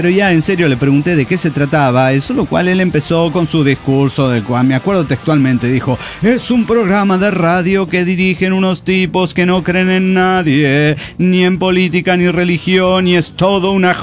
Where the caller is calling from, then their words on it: Mexico City, Mexico; del DF mexicano.